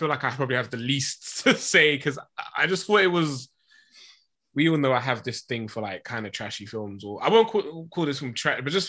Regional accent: United Kingdom; And it's fine, but as a British person, I was just literally

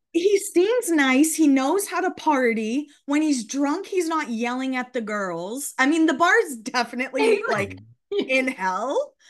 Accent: Massachusetts, United States; Listen, I'm from Massachusetts. Like, I should like Ben Affleck.

